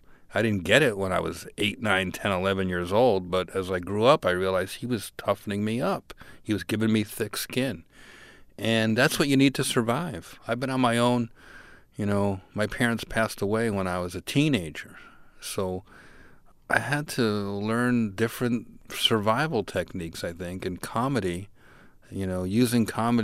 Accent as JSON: {"language": "English", "town": "Newark", "region": "New Jersey", "country": "United States", "tie": "born or raised there", "said": "I grew up in New Jersey, in Newark, New Jersey. And I was kind of a scrawny kid. And my dad owned a catering hall."}